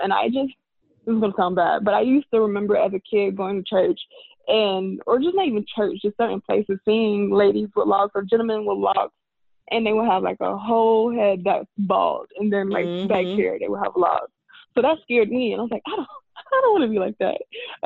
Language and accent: English; Columbia, South Carolina, United States; I'm from Columbia, South Carolina. So I came back to the South